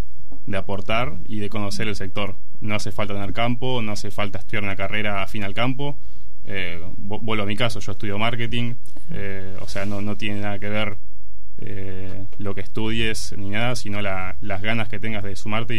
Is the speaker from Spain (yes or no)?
no; Tres Arroyos, Buenos Aires Province, Argentina; soy de Tres Arroyos, provincia de Buenos Aires. Estoy estudiando marketing actualmente acá en Capital.